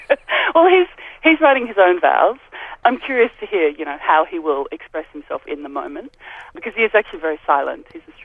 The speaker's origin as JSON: {"language": "English", "town": "Sydney", "region": "New South Wales", "country": "Australia", "tie": "born or raised there", "lives_now": "Berlin, Germany", "said": "I'm very urban. Like, I grew up in Sydney"}